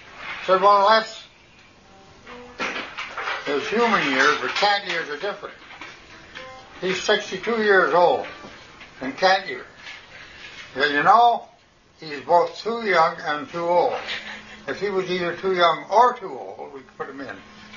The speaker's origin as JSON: {"language": "English", "region": "British Columbia", "country": "Canada", "said": "I'm British Columbian, and they got cougars here."}